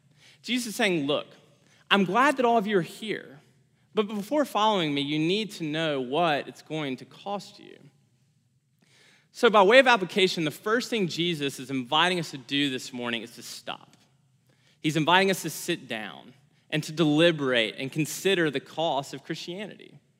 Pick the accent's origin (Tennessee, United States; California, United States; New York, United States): Tennessee, United States; Memphis; now in Austin, United States; I grew up in Memphis, and now I live in Austin.